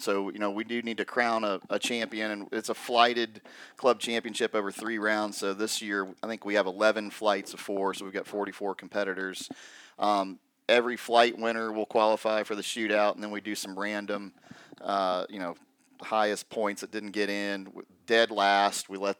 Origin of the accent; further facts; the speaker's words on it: Ponte Vedra Beach, Florida, United States; That's my hometown is Ponte Vedra Beach.